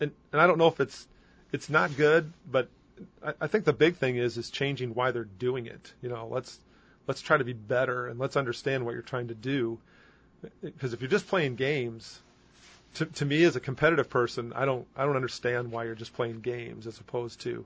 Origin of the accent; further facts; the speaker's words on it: United States; I remember growing up in the Quad Cities, there were no camps.